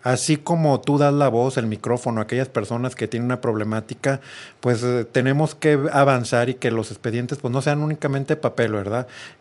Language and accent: Spanish; Nuevo León, Mexico; pues yo soy de Nuevo León y cuando tengo que hacer un trámite de la Suprema Corte me tengo que trasladar.